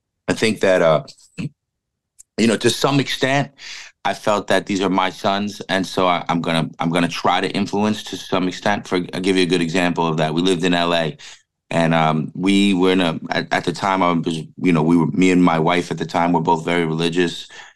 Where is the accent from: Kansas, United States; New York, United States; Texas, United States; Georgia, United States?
New York, United States; I went back to being a Rangers fan because I'm from New York, but he kind of fell in love with hockey while I lived